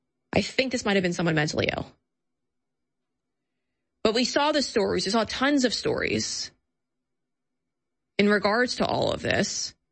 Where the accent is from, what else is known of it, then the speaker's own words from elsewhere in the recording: New York, United States; You know, I come from New York. I come from an area, but they assimilated.